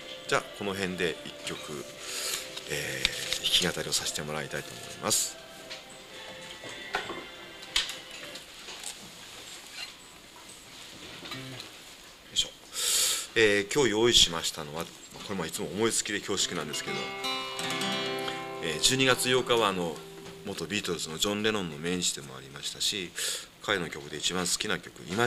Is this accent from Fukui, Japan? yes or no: yes; Fukui, Japan; まあ、今地元に戻ってきて地元で再度生活をしてみて、改めて福井の良さというものをすごく感じます。